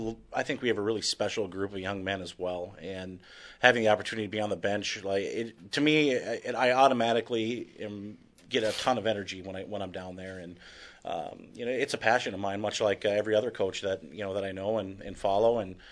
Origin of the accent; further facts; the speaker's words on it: Ishpeming, Michigan, United States; I grew up in Ishpeming, Michigan, and I was really fortunate.